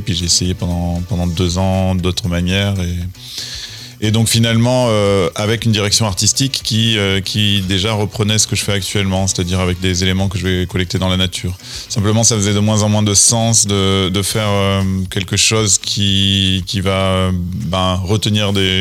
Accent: Marambat, Occitanie, France; also born or lived in Auch; Et j'ai grandi à la campagne près de Vic-Fezensac, à Marambat

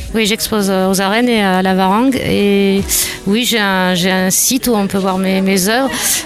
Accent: Vic-Fezensac, Occitanie, France; born there; Ben, je suis née à Vic-Fezensac, donc j'ai toujours connu les corridas

